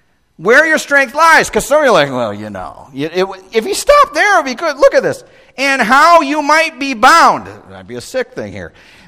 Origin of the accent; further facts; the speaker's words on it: Chicago, Illinois, United States; I'm a kid growing up. Alberto Pena and I are talking. I know I'm from Chicago, so I got all these Puerto Rican Mexican friends that we just had a great time together.